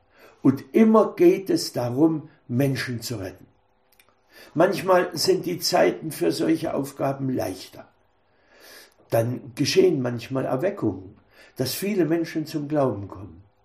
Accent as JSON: {"language": "German", "region": "East Germany", "country": "Germany", "tie": "born or raised there", "said": "Ich bin ja in der DDR einst groß geworden"}